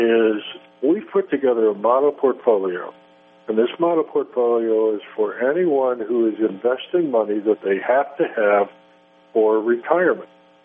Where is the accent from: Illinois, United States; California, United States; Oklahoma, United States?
Illinois, United States; Chicago; I've got a real axe to grind because I grew up in Chicago, and I see what's happening in Michigan, and I see what's happening in Illinois.